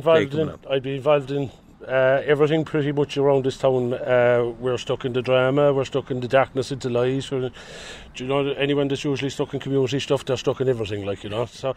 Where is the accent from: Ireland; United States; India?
Ireland; Kilmallock, County Limerick; My hometown is Kilmallock, so I said either put up or shut up, like.